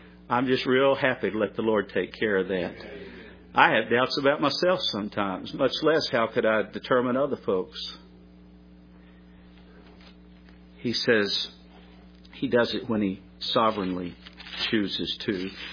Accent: Texas, United States; I grew up in West Texas, and one thing about West Texas that it's famous for is the wind and the sand.

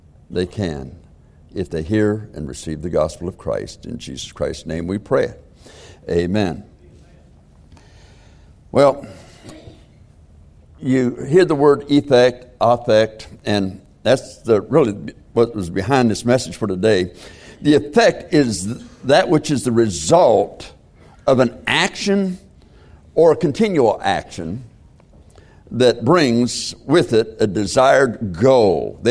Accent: Tennessee, United States; also born or lived in Ohio; Now, you know, I was born in Ohio. Dad moved us down there to Tennessee from Ohio.

